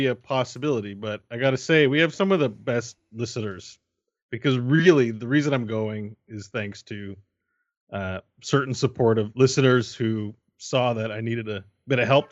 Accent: Canada; I'm Canadian.

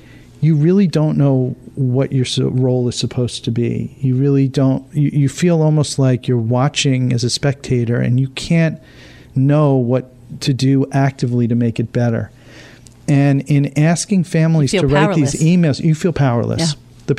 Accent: Islip, New York, United States; I think that, you know, as a kid, I grew up in Islip.

